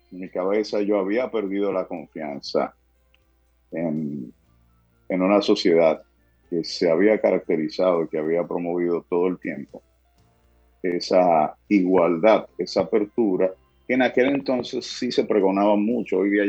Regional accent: Dominican Republic; si a usted le molesta mi acento, que no debiera molestarle, porque mi origen real y efectivamente yo soy dominicano. Y tengo la nacionalidad porque en algún momento de la vida viví en los Estados Unidos

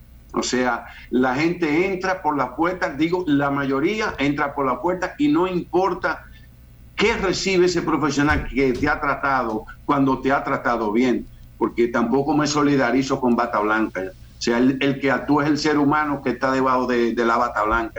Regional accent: Dominican Republic; la inmensa mayoría de los médicos del pueblo dominicano somos dominicanos.

